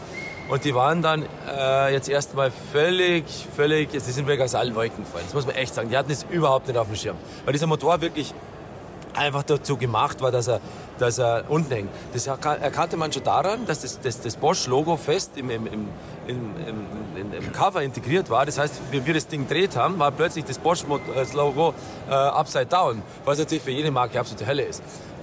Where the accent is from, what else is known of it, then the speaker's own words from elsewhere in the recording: Southern Germany, Germany; Man hört, ich komme aus dem Süden Deutschlands. Jetzt hört man wahrscheinlich ein bisschen an meinem Dialekt.